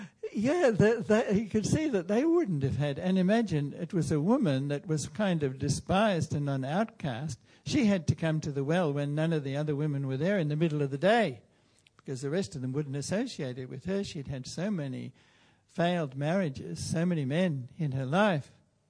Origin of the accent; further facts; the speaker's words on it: Melbourne, Victoria, Australia; Oh goodness me, I'm from Melbourne, I've forgotten the name of the big railway station.